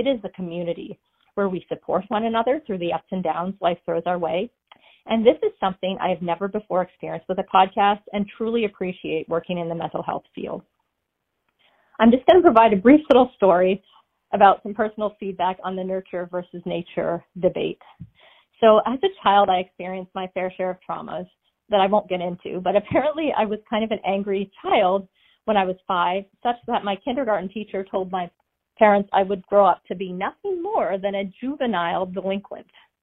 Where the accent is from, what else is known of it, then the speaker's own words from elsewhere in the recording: Nova Scotia, Canada; now in United States; calling from Southern Maine, but originally from Nova Scotia. And yes … I am from Canada.